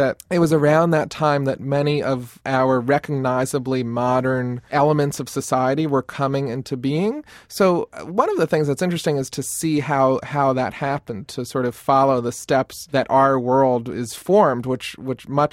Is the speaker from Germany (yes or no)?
no; Florida, United States; now in Boston, United States; I grew up in South Florida, and there was no history.